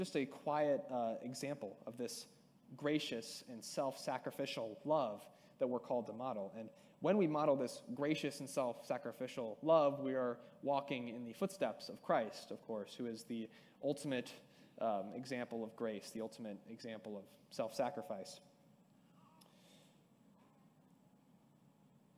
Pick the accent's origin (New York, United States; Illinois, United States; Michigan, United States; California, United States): Illinois, United States; Metamora; I know I do work at a church in Kewaunee, and I also work at a grocery store in my hometown. It's just Metamora.